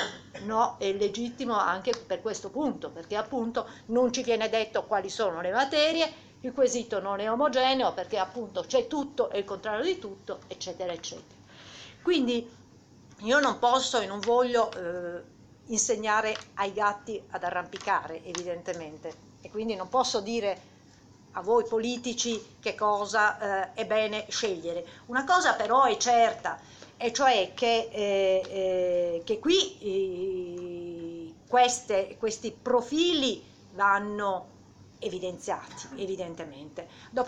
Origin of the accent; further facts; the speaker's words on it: Sardinia, Italy; anche la mia comunità montana, quella del mio paese in Sardegna, ha un sacco di comuni che sono su mare